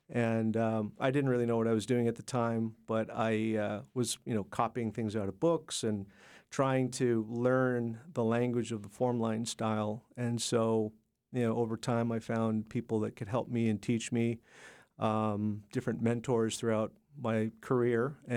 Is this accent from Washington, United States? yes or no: yes; Seattle, Washington, United States; brought the whole family down to Seattle. And then that's where we ended up growing up in Seattle.